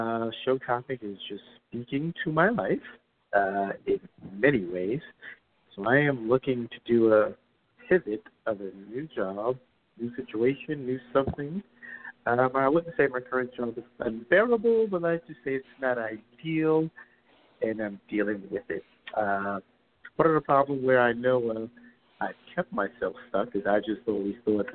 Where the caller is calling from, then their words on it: New York, United States; I am calling from New York.